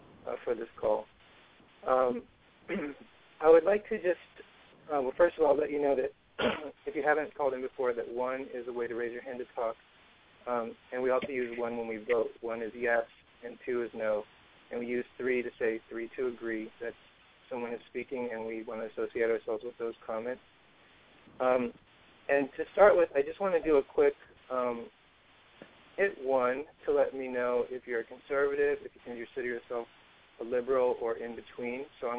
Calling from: Virginia, United States; Okay, well, I'm calling from Virginia. I'm doing well.

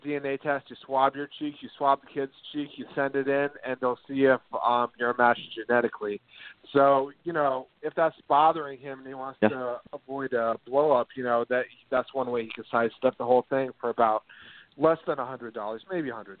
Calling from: Jacksonville, United States; Hello, this is … from Jacksonville.

